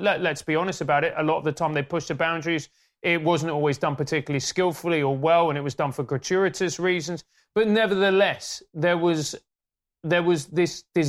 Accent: Venezuela; When I grew up in Venezuela, it was a capitalist country, not without its problems, highly corrupt.

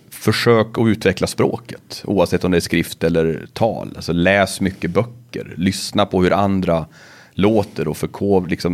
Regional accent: Karlstad, Värmland, Sweden; Jag hade varit lite på lokalradion och så där hemma i Karlstad.

